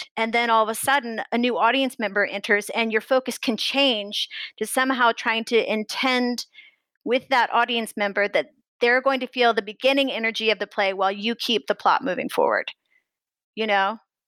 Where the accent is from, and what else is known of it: Missouri, United States